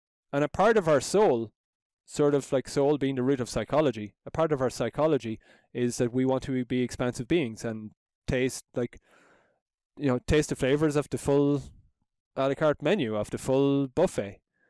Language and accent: English; Ireland; growing up in Ireland, Roman Catholic